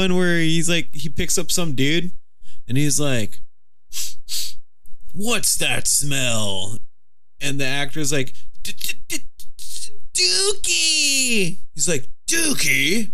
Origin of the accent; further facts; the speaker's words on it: Texas, United States; we grew up in South Texas where people would just take whatever the fuck they wanted.